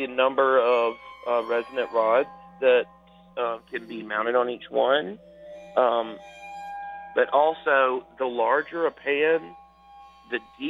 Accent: Gulfport, Mississippi, United States; I'm originally from Mississippi Gulf Coast, and so he was in Gulfport, which is my hometown

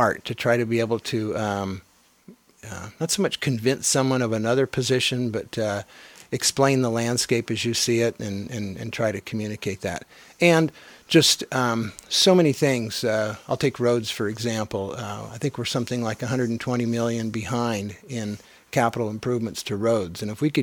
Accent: Scotia, California, United States; born there; I was born in Scotia in 1953, attended Fortuna Schools, graduated from Fortuna High in 71

